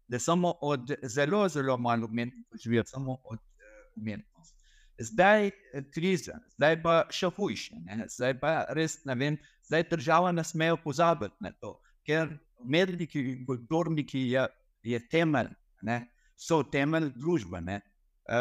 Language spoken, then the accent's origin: Slovenian; Iraq; Slovenian is a second language; now in Slovenia; jaz sem iz Iraka, iz velike družina